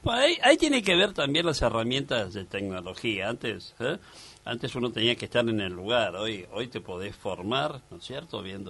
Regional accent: Argentina; como periodista, como argentino y como amante del tango

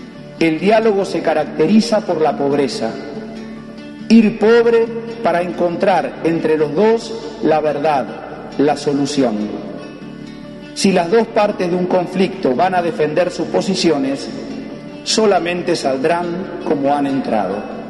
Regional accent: Argentina; nos permitan recuperar nuestra identidad como argentinos

